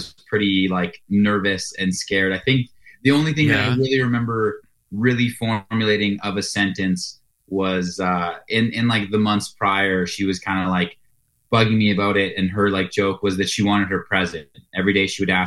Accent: Lethbridge, Alberta, Canada; also born or lived in Coaldale; did most of my growing up in Lethbridge.

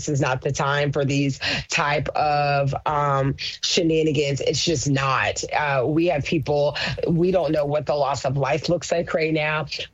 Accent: Florida, United States; I was born and raised in Pinellas County. I have lived here off and on my whole life.

